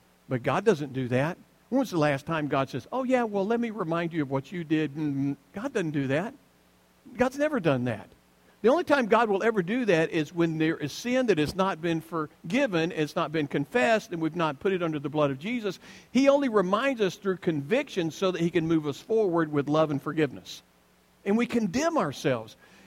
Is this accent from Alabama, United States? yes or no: yes; Alabama, United States; Depends on what state you're from. I'm from the Freddie, Alabama. It was wrestling to us.